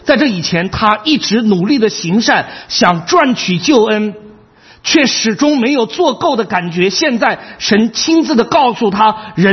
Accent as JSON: {"language": "Chinese", "country": "China", "said": "我们中国人是为了世上的财富哈，我们是忍受一切啊。"}